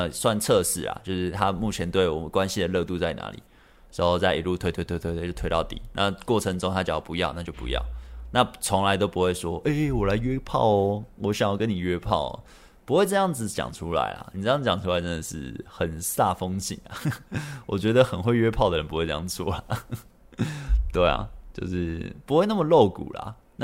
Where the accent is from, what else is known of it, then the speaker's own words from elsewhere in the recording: Central Malaysia, Malaysia; 可是我是中部，她在北部，我们都是马来西亚人。